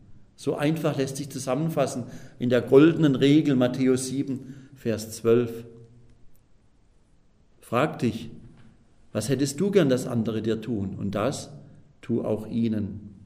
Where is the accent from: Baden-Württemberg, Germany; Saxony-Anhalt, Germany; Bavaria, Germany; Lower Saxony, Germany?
Baden-Württemberg, Germany; Pforzheim; Es gab in meiner Heimatstadt Pforzheim am Ende des Krieges folgende Situation.